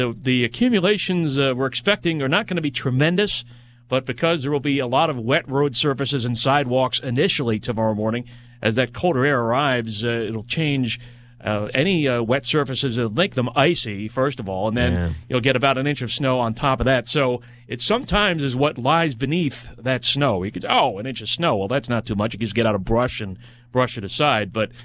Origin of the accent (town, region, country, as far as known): New Jersey, United States; born or raised there